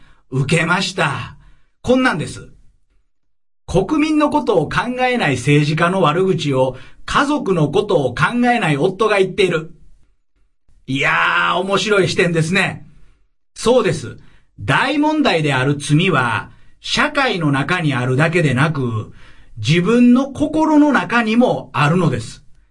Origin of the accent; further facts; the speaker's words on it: Osaka, Japan; now in Tokyo, Japan; 私はこんなに綺麗な標準語を喋ってますが、実は大阪出身なんです。東京は世田谷に移住して17年。もうアナウンサーみたいに綺麗な標準語しか話せなくなってしまいました。